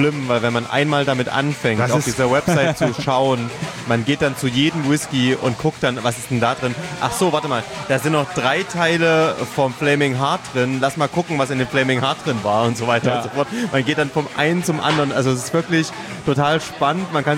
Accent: Thuringia, Germany; Ich komme ja aus Thüringen. In Thüringen gibt es die Backfrauen.

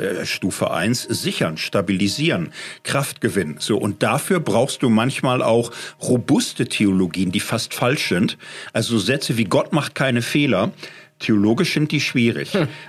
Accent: Germany; als Deutsche haben wir leider ein bisschen viel Expertise dabei.

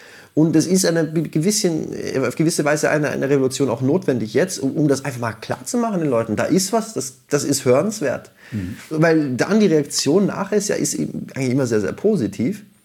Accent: Vienna, Austria; ich komme ja aus Wien.

